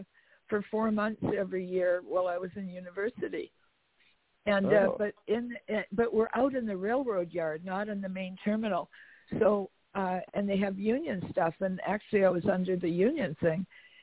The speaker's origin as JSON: {"language": "English", "country": "Canada", "said": "I'm a Canadian. Never mind the queen. I'm not. I'm a Canadian."}